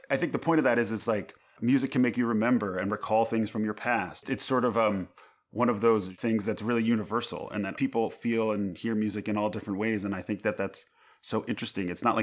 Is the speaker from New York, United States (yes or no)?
yes; Long Island, New York, United States; Like, I didn't grow up in Washington Heights. I grew up on Long Island, which is a very different place.